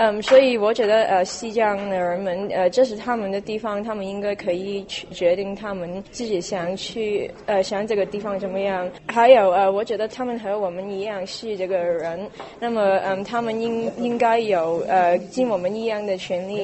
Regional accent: Hong Kong; 我是一个香港人，也是一个中国人

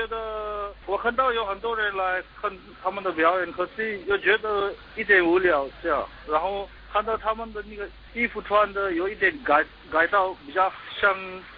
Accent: Himachal Pradesh, India; 因为我从小就长大在印度，说比较习惯看他们的表演，说比较说我们那个达拉萨拉那边的表演

